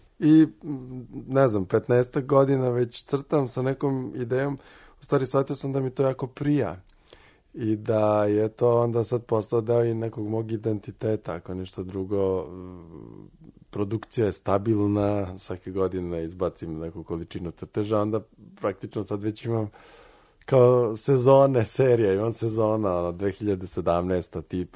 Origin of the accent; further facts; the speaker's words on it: Belgrade, Serbia; odrastao sam na Dorćolu